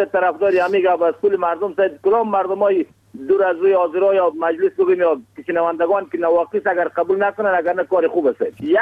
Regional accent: Kahmard, Bamyan, Afghanistan; از ولسوالی کهمرد قریه یاجر صاحب فیلن باشنده قریه کاغور ولایت ما بامیان

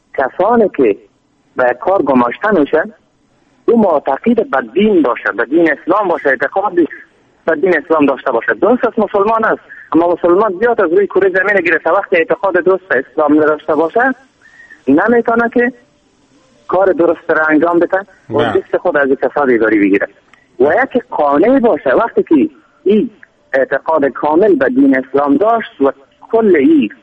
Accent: Afghanistan; born there; در افغانستان به دنیا آمدیم و مجبور هستیم این بار ستم را بکشیم

